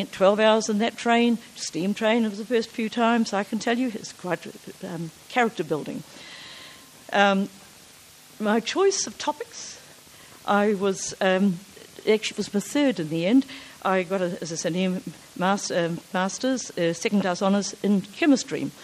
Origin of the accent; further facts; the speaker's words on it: Gisborne, New Zealand; born there; I was born in Gisborne, oldest of 3 children, and actually just right at the beginning of the World War II, in November 1939.